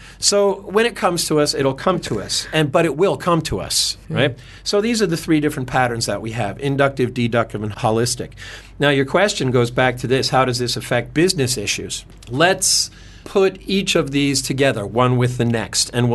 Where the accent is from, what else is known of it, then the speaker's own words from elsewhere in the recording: United States; I'm American, myself, inductive.